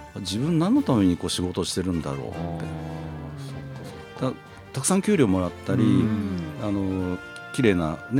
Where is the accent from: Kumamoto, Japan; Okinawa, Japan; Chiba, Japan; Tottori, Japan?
Tottori, Japan; Yonago; moved away as an adult; 高校、そうですね、高校まで米子におりまして